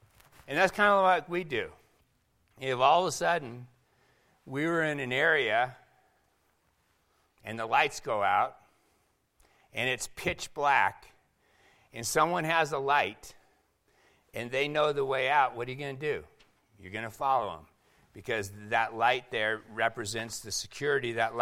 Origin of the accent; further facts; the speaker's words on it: Seattle, Washington, United States; And I know growing up in Seattle, where we led the nation in suicides every year